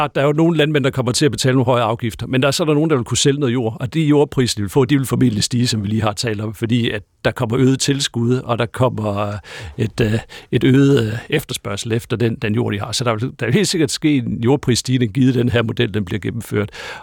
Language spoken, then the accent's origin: Danish; Central Denmark Region, Denmark; det er der, hvor jeg kommer fra Midtjylland og op efter, ikke?